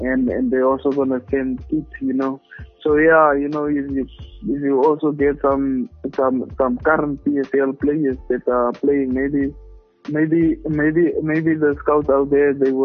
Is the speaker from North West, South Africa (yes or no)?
yes; Klerksdorp, North West, South Africa; Yeah, it's taking place in my hometown in Klerksdorp.